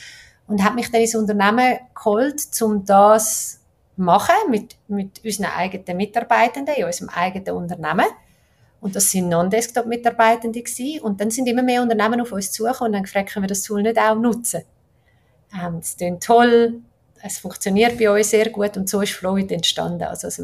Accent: Switzerland; Vielleicht als Schweizerin oder wenn ich die Events wahrgenommen habe

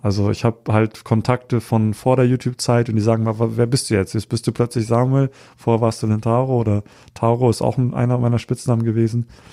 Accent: Hamburg, Germany; ich bin hier in Hamburg aufgewachsen, bin hier zu Hause, komme aber ursprünglich auch aus Japan. Also meine Mutter ist japanisch, mein Vater ist Deutscher. Also bin ich halb Japaner, halb Deutscher.

